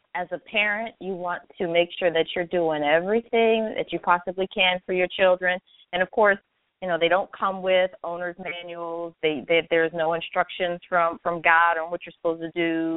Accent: East Coast, United States; also born or lived in North Dakota; now in Texas, United States; I'm from the East Coast. Spent 18 years of my life there. Lived 4 years in North Dakota.

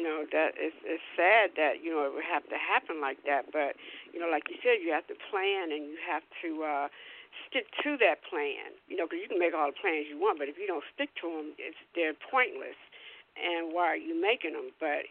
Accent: Washington, District of Columbia, United States; because I'm from Washington, D.C. myself

